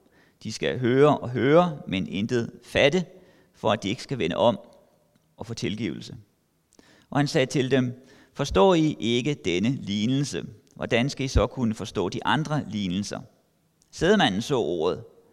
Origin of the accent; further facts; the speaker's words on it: Copenhagen, Capital Region of Denmark, Denmark; Er jeg vokset op i København. Jeg er født på Amager. Jeg er døbt i Philipskirken. Og så flyttede mine forældre til Nordvest, da jeg var næsten 12 år. Og så er jeg konfirmeret i Emdrup Kirke.